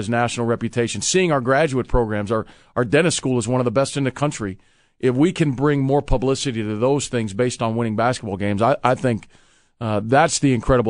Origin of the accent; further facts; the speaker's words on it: Illinois, United States; It's a blue-collar area, which is what I'm used to growing up in the Midwest myself from Illinois.